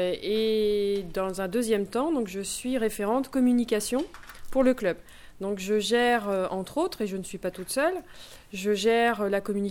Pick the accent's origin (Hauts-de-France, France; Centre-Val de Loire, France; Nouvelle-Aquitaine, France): Centre-Val de Loire, France; Moi, je suis originaire du Loir-et-Cher, donc voilà, je connaissais la Berry, mais sans plus.